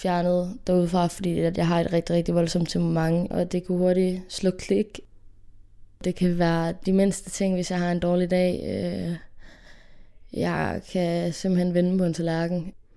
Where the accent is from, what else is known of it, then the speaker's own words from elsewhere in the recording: Assens, Region of Southern Denmark, Denmark; og jeg er 17 år, og jeg kommer fra Assens på Fyn.